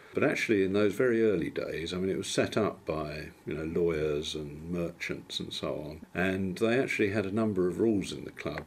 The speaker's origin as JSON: {"language": "English", "region": "South East England", "country": "United Kingdom", "tie": "born or raised there", "lives_now": "Gloucestershire, United Kingdom", "said": "I grew up in Kent. I've lived down here in Gloucestershire for more than 40 years now."}